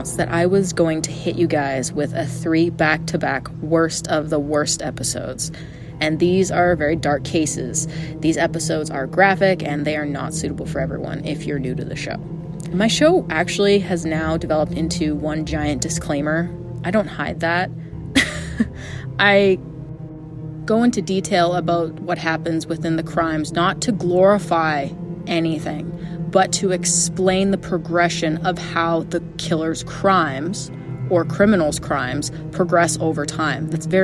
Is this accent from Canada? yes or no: yes; Canada; I'm Canadian, born and raised.